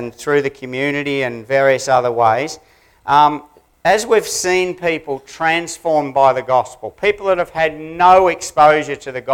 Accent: Australia; accent: Australian; So you guys have got to come with me and catch on to my Aussie accent in one morning, in a half an hour.

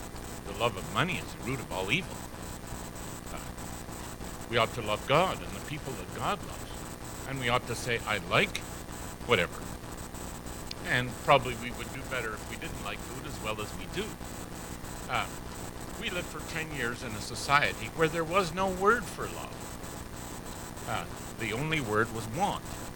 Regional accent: Ottawa, Ontario, Canada; born there; Now I'm a Canadian and I was born in the capital of Canada.

